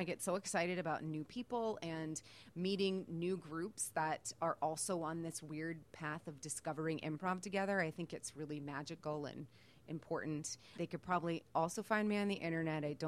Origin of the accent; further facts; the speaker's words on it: Virginia, United States; now in Chicago, United States; So I am from Virginia, have always been very loud and outgoing and a weirdo.